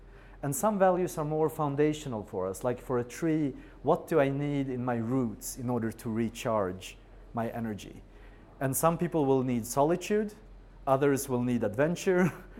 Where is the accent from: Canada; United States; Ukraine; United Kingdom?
Ukraine; English is a second language; I'm from Ukraine originally, which is one of the countries furthest.